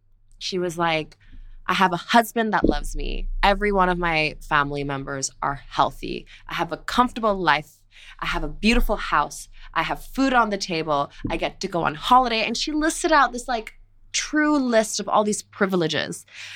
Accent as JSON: {"language": "English", "country": "Singapore", "tie": "born or raised there", "said": "know, I've lived here my whole life. Singapore is a small network."}